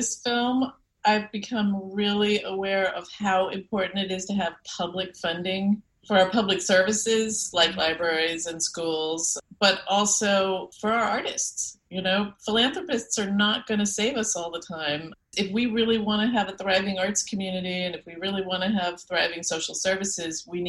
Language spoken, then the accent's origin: English; New Orleans, Louisiana, United States; somebody that I went to high school with in New Orleans. It's my hometown.